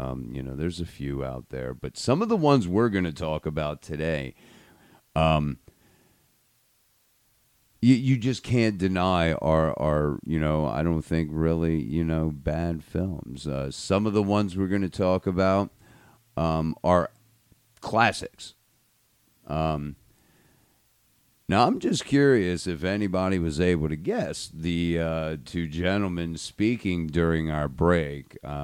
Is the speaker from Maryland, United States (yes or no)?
yes; Maryland, United States; I'm from Maryland. I thought we mentioned that earlier. I like steam crabs.